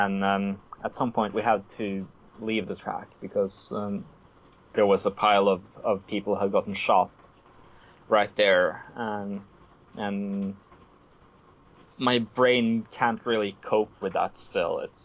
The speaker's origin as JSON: {"language": "English", "region": "Oslo", "country": "Norway", "tie": "born or raised there", "said": "there had been explosion in Oslo, which is my hometown"}